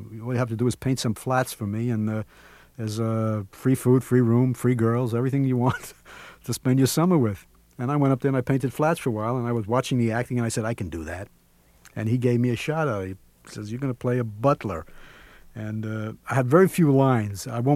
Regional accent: New York City, New York, United States; I'm from the Apple, New York. I grew up a combination of places there, Long Island, the Bronx, Manhattan.

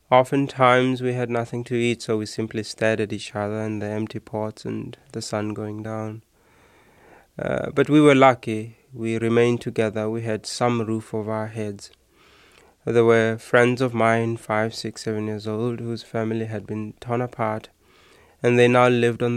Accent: Alexandra, Gauteng, South Africa; now in United States; The ghetto where I lived was Alexandra, which was 1 square mile. With over 100,000 people, and many of these people lived in shacks. Our shack was 15 by 15 feet, and we slept on the floor on pieces

